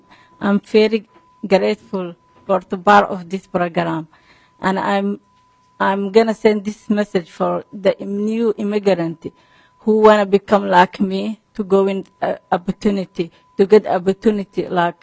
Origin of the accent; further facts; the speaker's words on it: Somalia; English is a second language; now in United States; I'm from Somalia. I come from America 2005.